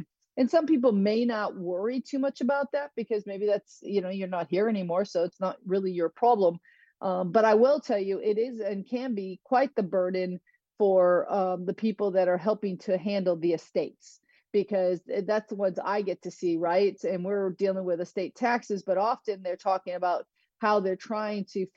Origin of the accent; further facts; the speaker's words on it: Australia; I'm Australian. Obviously, I like dark roast.